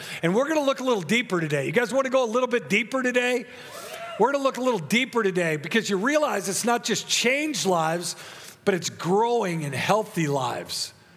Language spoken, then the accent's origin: English; United States; But let me just tell you, I'm still an American, and I understand how important that is.